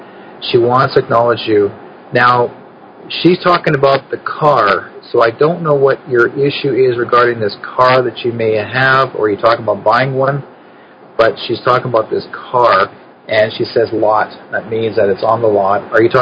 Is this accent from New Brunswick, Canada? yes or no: no; Brandon, Manitoba, Canada; moved away; Winnipeg's funny. I'm from there. I'm originally from Brandon, Manitoba.